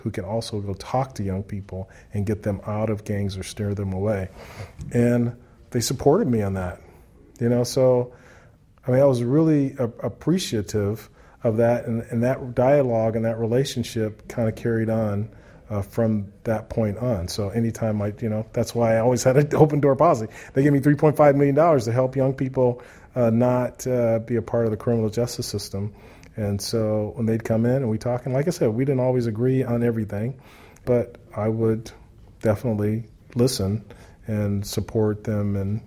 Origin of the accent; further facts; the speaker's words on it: Los Angeles, California, United States; growing up in South Central LA and being there with the Watts riots, I saw my community just go from being this incredible community to this really struggling community.